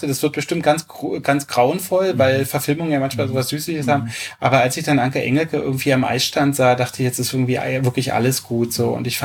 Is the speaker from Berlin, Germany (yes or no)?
yes; Berlin, Germany; ich bin in Berlin groß geworden und lebe da schon immer.